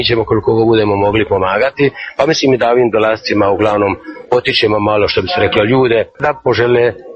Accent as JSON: {"language": "Croatian", "country": "Croatia", "said": "tako nije lako ni kod nas u Hrvatskoj"}